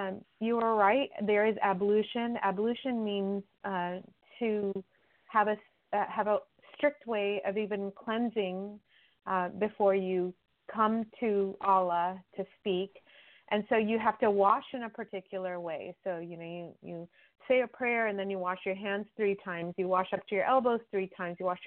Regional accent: Pakistan; first language Urdu; English is a second language; You know, being a Pakistani, my language is Urdu. That's what I grew up with.

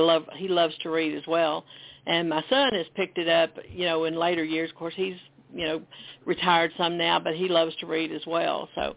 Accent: Texas, United States; I grew up here in East Texas.

